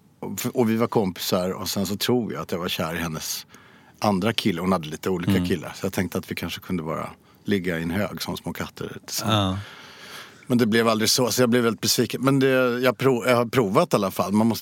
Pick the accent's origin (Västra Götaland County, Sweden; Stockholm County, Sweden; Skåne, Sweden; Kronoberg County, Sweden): Skåne, Sweden; born there; Jag är född i Skåne av norrländska föräldrar.